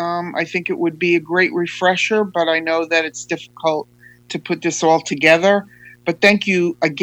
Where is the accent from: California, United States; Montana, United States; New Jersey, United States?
New Jersey, United States; I'm an alcoholic, and I am from New Jersey.